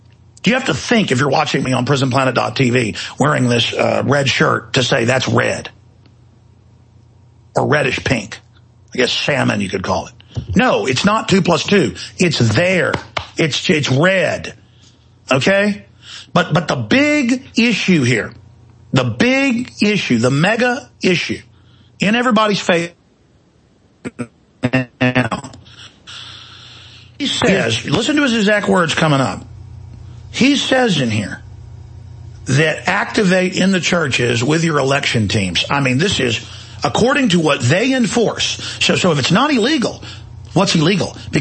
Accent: Dallas, Texas, United States; I mean, I grew up in Dallas and would walk down the street

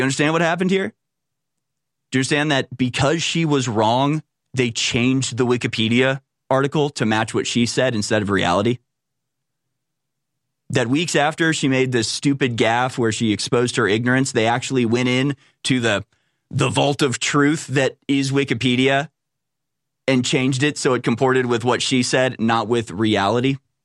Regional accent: Texas, United States; I mean, I'm American. I'm Texan.

